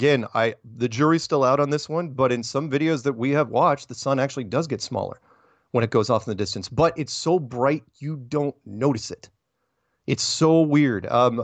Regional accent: United States; No, I'm an American.

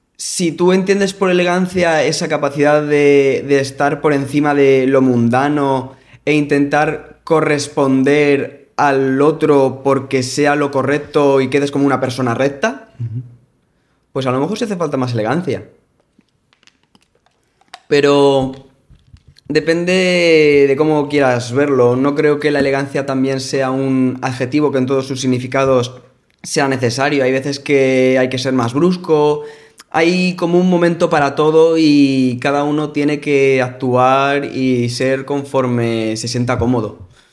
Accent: Cartagena, Region of Murcia, Spain; also born or lived in Madrid; Nací en Madrid y mis raíces, por así decirlo, pueden que estén ahí, pero yo soy cartagenero.

